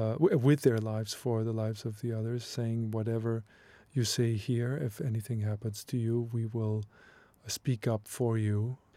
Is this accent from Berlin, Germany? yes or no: no; Leipzig, Saxony, Germany; I was born in the late 70s and grew up there in the 80s in Leipzig, which was part of course, East Germany.